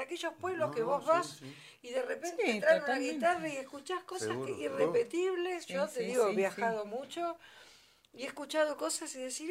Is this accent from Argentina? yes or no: yes; Argentina; porque somos todos argentinos, somos parte de un país